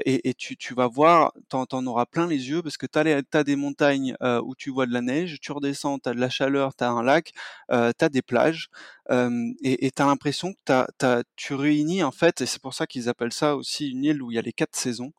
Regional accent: Paris, Île-de-France, France; also born or lived in Berlin; moi qui suis un peu de ville, on va dire, je suis de Paris et de Berlin

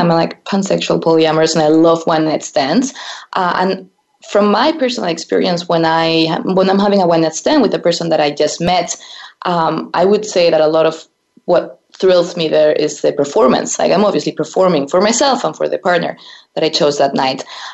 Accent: Spain; English is a second language; moved away; I am originally from Spain and I grew up there. I don't know if you've been there before

